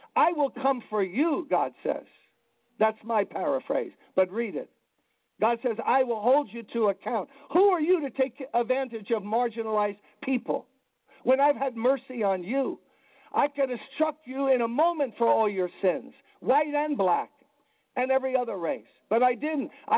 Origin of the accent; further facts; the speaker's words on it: Brooklyn, New York, United States; You know, I grew up in Brooklyn playing basketball on the playground.